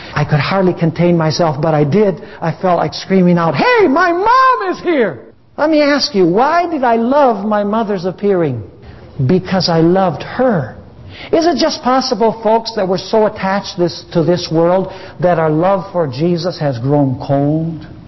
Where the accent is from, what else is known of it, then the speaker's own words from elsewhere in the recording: Wisconsin, United States; "It's time to ship this son of ours off to Wisconsin," because we're originally from Wisconsin, "to Wisconsin Academy so that he can learn to read and write English."